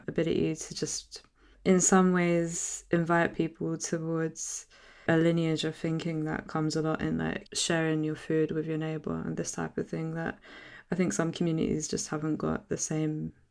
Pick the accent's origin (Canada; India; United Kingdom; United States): United Kingdom; London; growing up in North London, surrounded by people also low income